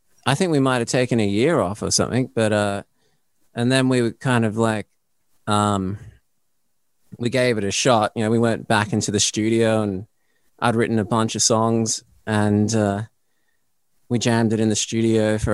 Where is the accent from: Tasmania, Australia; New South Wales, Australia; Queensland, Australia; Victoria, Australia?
Queensland, Australia; Brisbane; I was living in Sydney. I'm from Brisbane, which is about 7 million population.